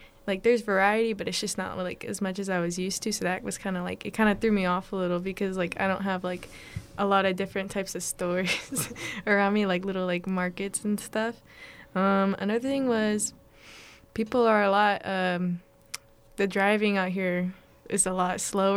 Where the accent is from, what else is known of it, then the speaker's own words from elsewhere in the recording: Manteca, California, United States; so it's like a small town located in the valley. I'm from Manteca.